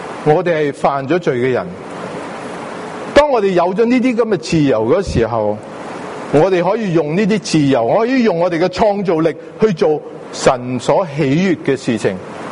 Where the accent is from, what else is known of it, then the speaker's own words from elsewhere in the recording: United States; 这幅图片可以即表明到我们美国人是一种几咁富裕嘅国家